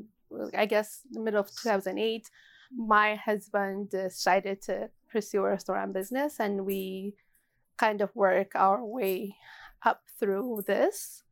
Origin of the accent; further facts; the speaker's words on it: Ethiopia; Originally, I'm from Ethiopia.